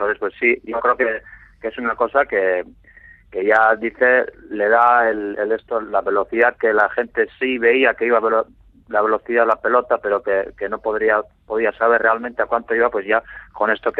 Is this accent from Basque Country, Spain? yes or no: yes; Basque Country, Spain; el resto somos de allí, ¿no? Del País Vasco.